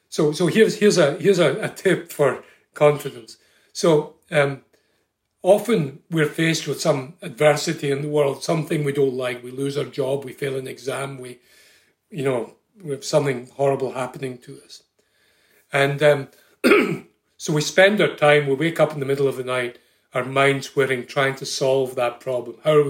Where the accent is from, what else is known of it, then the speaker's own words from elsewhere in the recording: Scotland, United Kingdom; I come from Scotland originally.